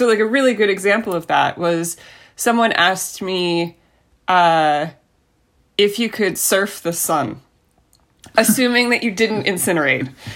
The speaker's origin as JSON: {"language": "English", "region": "Florida", "country": "United States", "tie": "born or raised there", "also_born_or_lived": "Canada / Brighton, United Kingdom", "lives_now": "Ohio, United States", "said": "So I grew up in Florida. I did my PhD work in Canada. I did a postdoc in the UK, in Brighton, and now I'm here in the Midwest."}